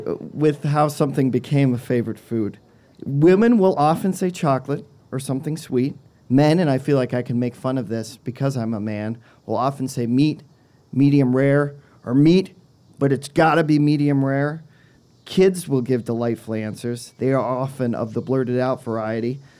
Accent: Springfield, South Dakota, United States; close to where I grew up in Springfield, South Dakota. And I was talking to a retired cop in my hometown

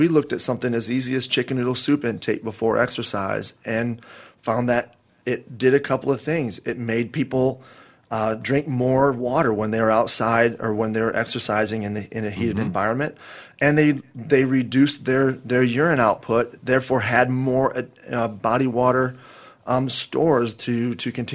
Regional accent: South Dakota, United States; Absolutely. I'm originally from South Dakota, so I understand that completely.

